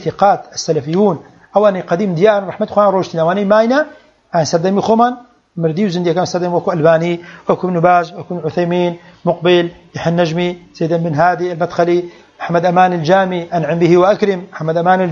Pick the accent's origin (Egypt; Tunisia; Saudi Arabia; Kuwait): Saudi Arabia; طبعا أنا سعودي